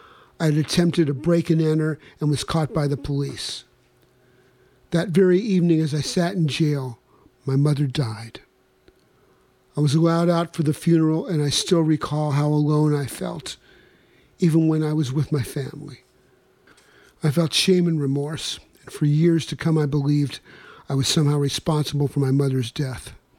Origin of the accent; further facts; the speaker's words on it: Canada; What about me? I'm a red-headed Indian." I grew up on a reservation in Canada. As a young fellow, I was a proud Mi'kmaq Indian.